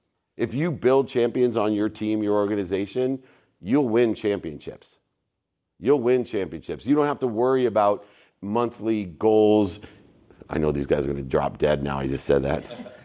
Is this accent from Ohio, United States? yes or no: yes; Akron, Ohio, United States; born there; I was born in the Midwest in Akron, Ohio. You can see my single mom there. She raised six kids, five boys and a girl